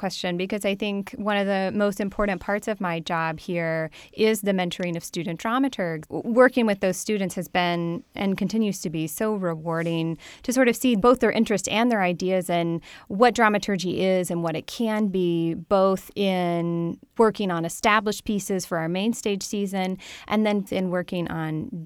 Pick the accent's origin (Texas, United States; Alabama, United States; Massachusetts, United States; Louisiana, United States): Alabama, United States; I am originally from South Alabama. I grew up on coastal Alabama. Most recently, I was living in Iowa City, Iowa.